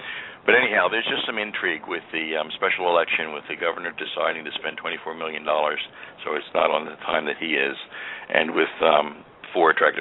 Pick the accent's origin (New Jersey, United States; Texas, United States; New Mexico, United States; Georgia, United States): New Jersey, United States; somebody ran into me, heard I was from New Jersey